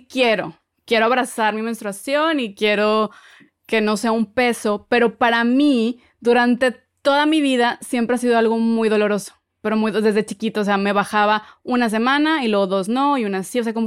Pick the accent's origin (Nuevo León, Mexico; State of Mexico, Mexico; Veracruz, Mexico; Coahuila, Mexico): Nuevo León, Mexico; Monterrey; yo soy de Monterrey, es una ciudad al norte del país